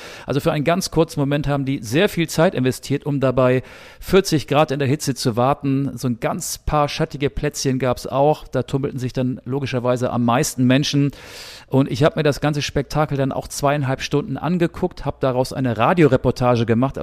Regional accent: Germany; Aber ich bin trotzdem kein Fan der Hydration Breaks oder der Trinkpausen, wie man ja, glaube ich, bei uns in Deutschland sagt.

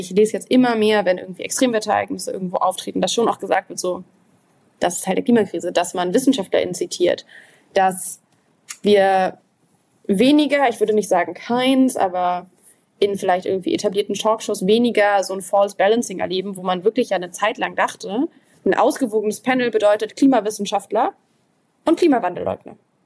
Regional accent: Berlin, Germany; Ich bin in Berlin aufgewachsen.

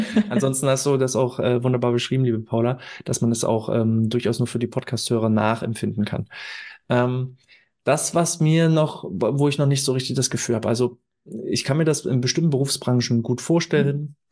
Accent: Saxony-Anhalt, Germany; Ursprünglich komme ich aus Sachsen-Anhalt und da falle ich auch manchmal noch in den Dialekt hinein

